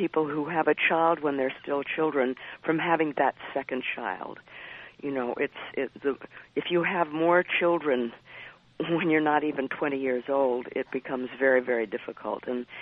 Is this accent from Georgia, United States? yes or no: yes; Georgia, United States; from that conference back to Georgia determined to try to implement what I had learned in Cairo in my home state